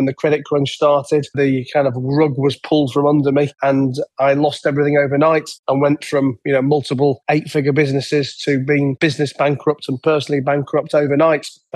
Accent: England, United Kingdom; moved away as an adult; now in Dubai, United Arab Emirates; I am an Englishman in Dubai, although I've only been saying that for the last 2 or 3 years. I came over here during COVID.

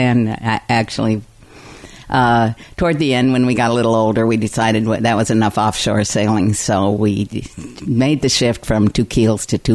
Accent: Missoula, Montana, United States; So I grew up in Missoula, Montana, and it's now known as one of the seven most bike-friendly small towns in the United States, which I'm very proud of.

